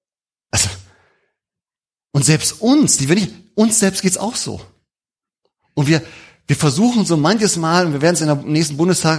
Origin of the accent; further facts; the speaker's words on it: Germany; Als Deutsche wissen wir das.